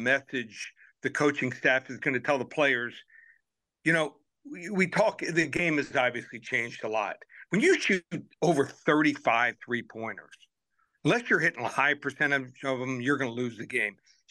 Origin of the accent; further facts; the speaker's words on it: Miami, Florida, United States; And you got the NBA, college basketball, hockey, and then UFC is in my hometown here, Miami.